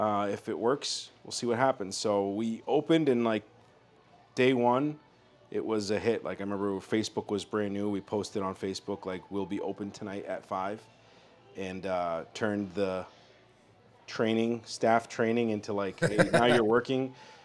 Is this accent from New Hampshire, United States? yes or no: no; Belmont, Massachusetts, United States; So I grew up in the Boston area, kind of more actual Cambridge, Watertown, Belmont. I grew up in Belmont. We were in the North Shore for a while.